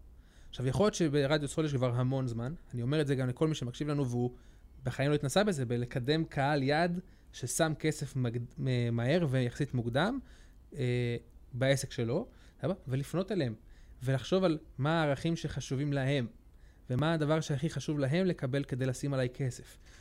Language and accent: Hebrew; Southern District, Israel; נכון. במקור אני מעוטף עזה